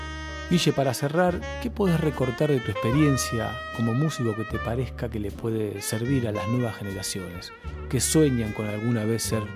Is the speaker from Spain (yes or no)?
no; La Plata, Buenos Aires Province, Argentina; yo soy platense